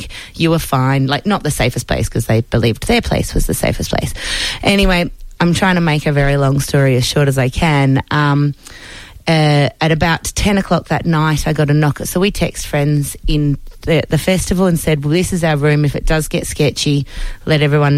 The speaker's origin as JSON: {"language": "English", "town": "Perth", "region": "Western Australia", "country": "Australia", "said": "I'm not a 100% city slicker. I'm from Perth, West Australia. We've got bushfire all the time. I've also got a property in Warburton"}